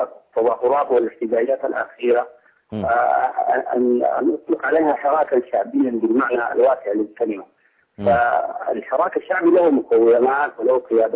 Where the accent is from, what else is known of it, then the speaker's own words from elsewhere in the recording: Sudan; الإدارة الأهلية عندنا في السودان